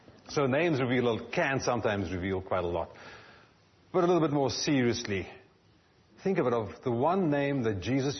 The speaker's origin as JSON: {"language": "English", "country": "South Africa", "said": "You know that I'm from South Africa."}